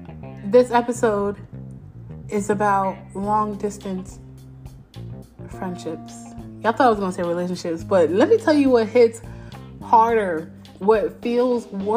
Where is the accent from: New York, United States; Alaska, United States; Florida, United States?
New York, United States; moved away as an adult; now in Columbus, United States; I moved from New York to Columbus, Ohio with my husband, and I've been here for a year.